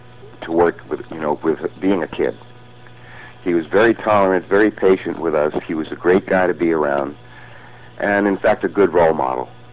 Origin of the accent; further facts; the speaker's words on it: New York, United States; born there; I was born in New York. I was studying piano. I was 7 years old. My father was working for the railroad, and he had an accident and was basically incapacitated for several years.